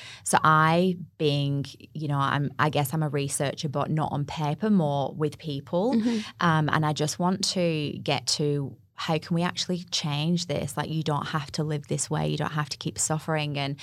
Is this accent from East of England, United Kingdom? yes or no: no; Wigan, North West England, United Kingdom; now in Australia; Well, I'm from England originally, from a little place called Wigan.